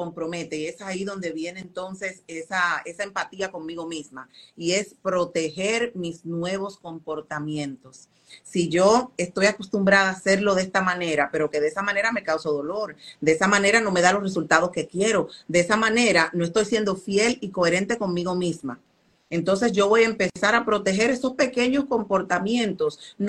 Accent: Dominican Republic; Yo soy de la República Dominicana y en mi país una guagua, que en México le dicen el camión, en otros países le dicen el autobús.

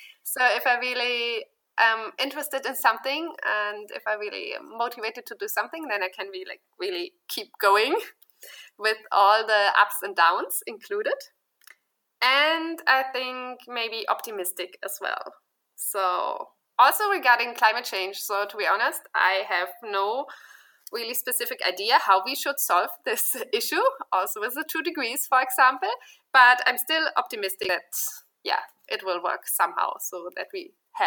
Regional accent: Germany; At the moment, I'm living in Munich, Germany, and I'm also from Germany.

